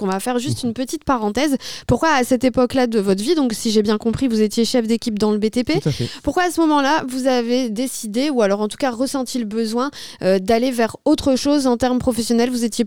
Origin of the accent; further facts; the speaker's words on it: Hauts-de-France, France; Moi, je viens du Nord, du 59. Je suis une vraie ch'ti